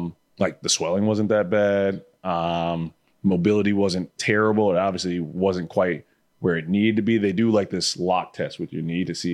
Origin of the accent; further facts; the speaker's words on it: Kalamazoo, Michigan, United States; also born or lived in Lawrence, Michigan; from there, I moved to Kalamazoo, Michigan. And Kalamazoo, Michigan is where I consider, like, that's my hometown.